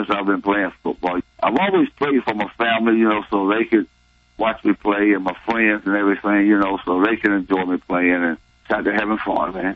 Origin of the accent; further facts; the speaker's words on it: Tallahassee, Florida, United States; You grew up the way I grew up in Tallahassee.